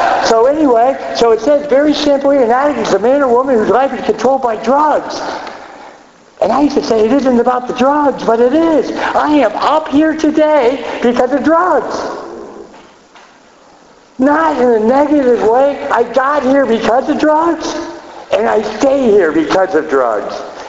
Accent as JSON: {"language": "English", "town": "Miami", "region": "Florida", "country": "United States", "said": "listen, I'm from Miami, and I'm really pasty white guy."}